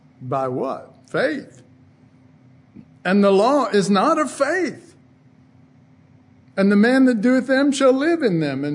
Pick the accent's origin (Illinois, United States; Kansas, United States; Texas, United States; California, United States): Texas, United States; I'm from Texas. We do that.